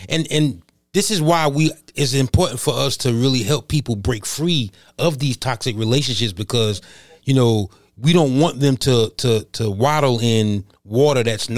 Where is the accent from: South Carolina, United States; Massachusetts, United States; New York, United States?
New York, United States; You know, I'm from New York, so I had to grow up fighting.